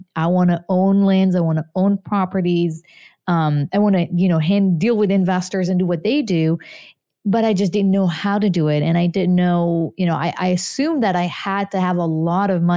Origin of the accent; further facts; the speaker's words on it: Israel; English is a second language; moved away as an adult; now in United States; I'm from Israel, actually.